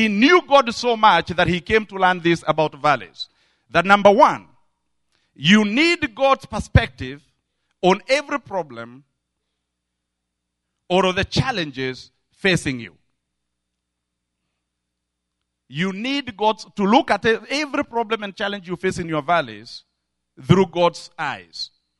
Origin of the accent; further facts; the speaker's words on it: Kenya; Or as we say, as a Kenyan, I would say hot.